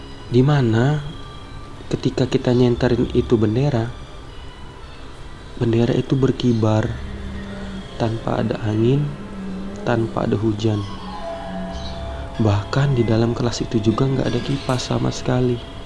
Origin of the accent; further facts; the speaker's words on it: Palembang, South Sumatra, Indonesia; Saya dari Palembang. Saya asli orang Palembang.